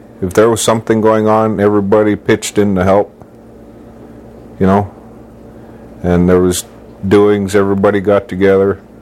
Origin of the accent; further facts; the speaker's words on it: Kodiak, Alaska, United States; born there; I was born in Kodiak, June 4th, 1952.